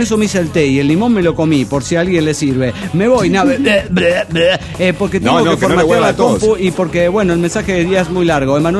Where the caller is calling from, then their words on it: León, Guanajuato, Mexico; Desde León, Guanajuato les saluda